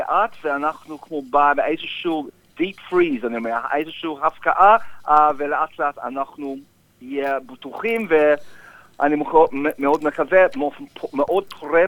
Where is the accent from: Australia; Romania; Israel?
Australia; Hebrew is a second language; אני אוסטרלי, אני יהודי, וכל הדורות של המשפחות של אבים ודודים הם פה במלבורן